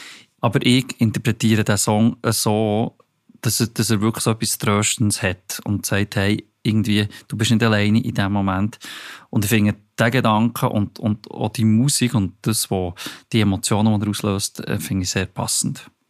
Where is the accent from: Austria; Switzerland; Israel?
Switzerland; Bern; ich bin 42, ich komme aus Bern